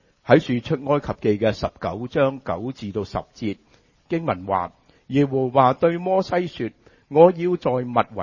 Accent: Hong Kong; 我哋香港人點講呀？趁佢病就點呀？

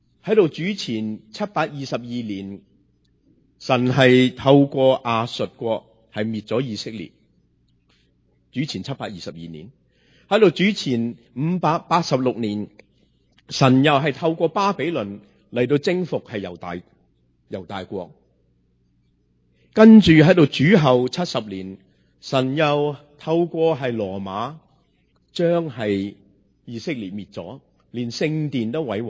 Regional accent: China; 我哋中国人见到点呀？食咗饭未呀？

